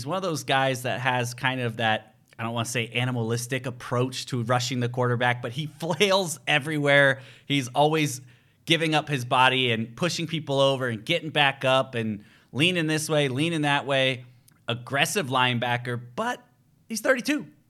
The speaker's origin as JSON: {"language": "English", "town": "Chicago", "region": "Illinois", "country": "United States", "tie": "born or raised there", "said": "growing up in the Chicago area, watching Clay Matthews and the Bears and Packers rivalry for a long time, you had respect for the guy."}